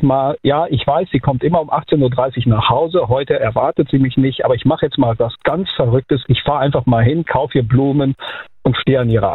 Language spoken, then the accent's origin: German; Mainz, Rhineland-Palatinate, Germany; Ich bin aus der Mainzer Ecke.